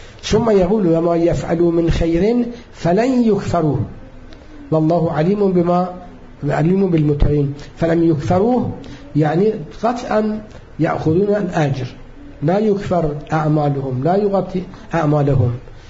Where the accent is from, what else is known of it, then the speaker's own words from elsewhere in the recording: Syria; أنا كان بعض اللقاءات كان عندنا في سوريا